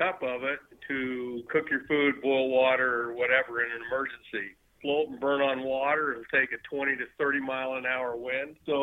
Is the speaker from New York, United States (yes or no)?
no; Idaho, United States; also born or lived in Oregon; I grew up in Idaho and Eastern Oregon, so around farm country and to the mountains, so just grew up in the outdoors.